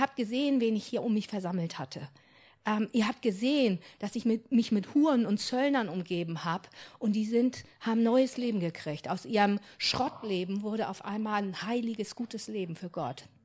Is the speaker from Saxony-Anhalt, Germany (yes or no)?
no; Stolzenau, Lower Saxony, Germany; Wir kommen nicht aus Nienburg, wir kommen aus Stolzenau an der Weser. Und sind jetzt in der kleinen Gemeinde in Wunsdorf, der Lichtblickgemeinde.